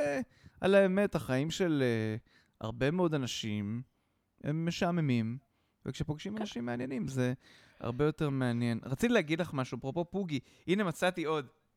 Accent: Rishon LeZion, Central District, Israel; זה בניין שנראה ממש כמו הבית שבו גדלתי בראשון

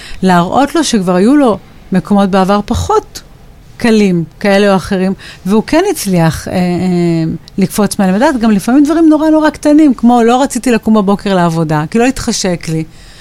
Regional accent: Ashkelon, Southern District, Israel; גדלתי באשקלון, נולדתי באשקלון, ואימא שלי מרוקאית, אני יודע, ממשפחה מסורתית, עם כל מיני רבנים וכאלה סביבה, ואבא שלי ניצול שואה תאיסט.

